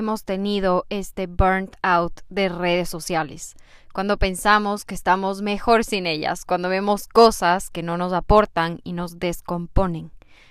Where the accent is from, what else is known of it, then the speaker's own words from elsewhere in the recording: Ecuador; soy de Ecuador, tengo 26 años